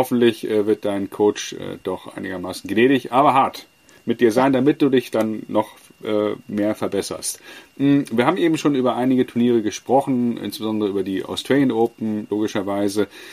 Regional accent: Hamburg, Germany; sage ich als Hamburger, ja, als Hamburger Jung, der Balljunge am Roten Baum war und Linienrichter und selber da im Verein gespielt hat, auch ein paar Jahre.

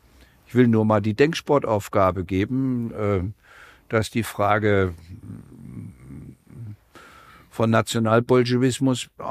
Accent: Erfurt, Thuringia, Germany; Und als Erfurter muss ich ja sagen, das Bundesarbeitsgericht ist in Erfurt.

